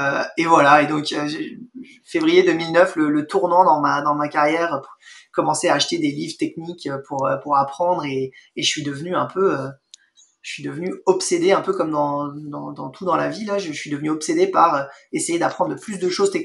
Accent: France; now in Montreal, Canada; sachant qu'en tant que Français, j'avais déjà été en Italie, jamais été à Rome

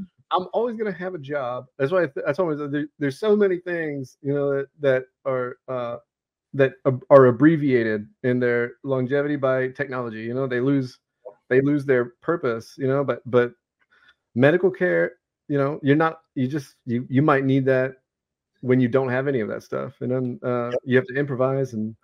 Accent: Texas, United States; I'm from South Texas. I couldn't handle it anymore.

